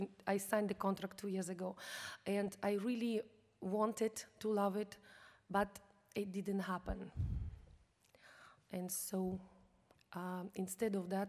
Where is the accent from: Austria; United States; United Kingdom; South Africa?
Austria; Vienna; First in Vienna, of course, this is my hometown. I live in Vienna